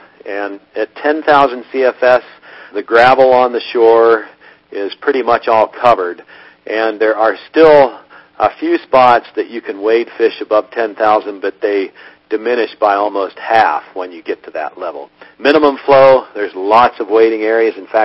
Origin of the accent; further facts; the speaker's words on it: Pennsylvania, United States; In fact, growing up in Pennsylvania, I grew up on fishing some of these smaller streams